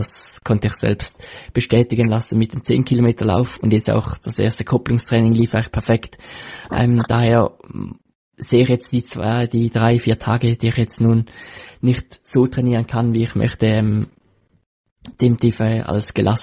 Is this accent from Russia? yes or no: no; Switzerland; als Schweizer meistens nicht so eine Herausforderung